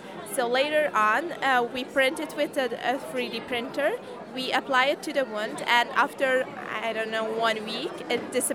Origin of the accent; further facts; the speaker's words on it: Budapest, Hungary; Yeah, I'm from Hungary. I'm from Budapest, actually.